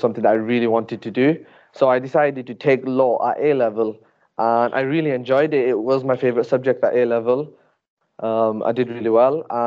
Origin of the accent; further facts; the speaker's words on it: Blackburn, North West England, United Kingdom; I'm a third year law student at Lancaster Uni. I'm originally from Blackburn. I was born there. My parents were also born in Blackburn. My grandparents immigrated from India, from Gujarat. I studied at Blackburn College